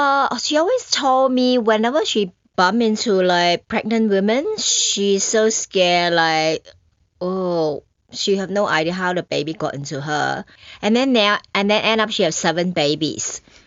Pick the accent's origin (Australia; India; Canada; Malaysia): Malaysia; Growing up in Malaysia, so we just squat and have pee on the... We have a wet kitchen in Malaysia.